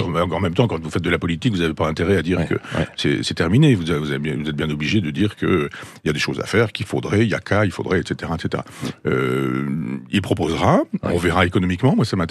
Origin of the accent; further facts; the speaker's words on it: Chambois, Normandy, France; born there; dans mon village natal à Chambois